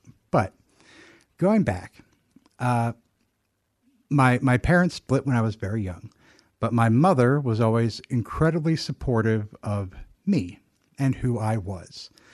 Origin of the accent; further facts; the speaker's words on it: Huntsville, Alabama, United States; born there; I was born in 1981 in Huntsville, Alabama.